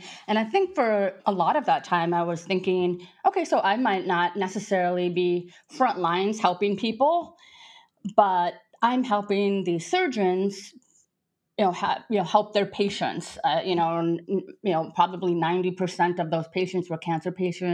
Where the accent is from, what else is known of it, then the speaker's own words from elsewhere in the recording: South Dakota, United States; moved away as an adult; now in Nice, France; I grew up in South Dakota.